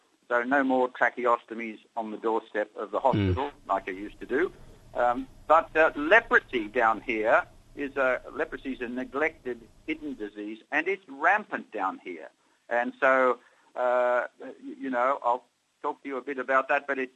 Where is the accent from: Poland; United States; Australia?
Australia; moved away as an adult; now in Nepal; Well, I'm an Aussie.